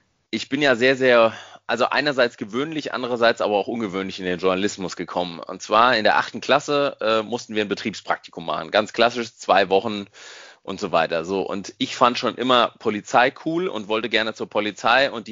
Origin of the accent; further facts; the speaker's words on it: Giessen, Hesse, Germany; Also ich komme gebürtig aus Gießen, bin im Gießener Umland zwischen Gießen und Marburg in einem kleinen Dorf aufgewachsen.